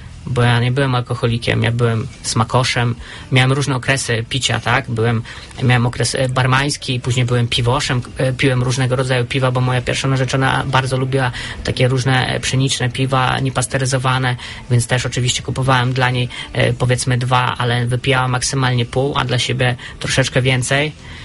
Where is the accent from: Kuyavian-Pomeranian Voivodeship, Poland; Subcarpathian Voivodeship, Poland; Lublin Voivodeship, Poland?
Lublin Voivodeship, Poland; now in Opole, Poland; Przyjechałem tu na chwilkę, bo pochodzę z Lubelszczyzny.